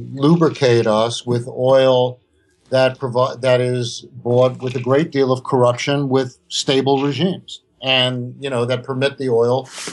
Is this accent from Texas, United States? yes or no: no; New York, United States; You know, I grew up in the Gun Hill Project, so I wasn't, you know, burdened with that.